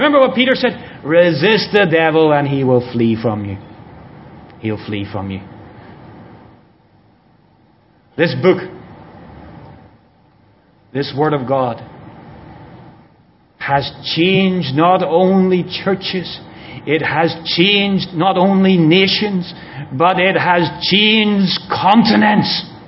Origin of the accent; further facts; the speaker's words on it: Ireland; When I grew up in Ireland